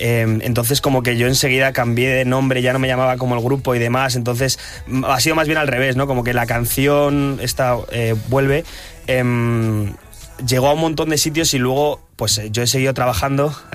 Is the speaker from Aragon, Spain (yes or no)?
no; Las Rozas, Community of Madrid, Spain; Y en un concierto que estábamos dando en Las Rozas, de donde yo soy